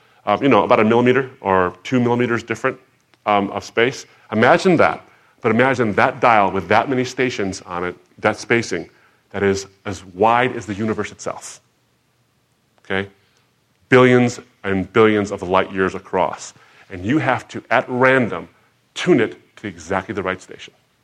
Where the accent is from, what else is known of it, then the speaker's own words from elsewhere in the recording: Michigan, United States; I'm from Michigan.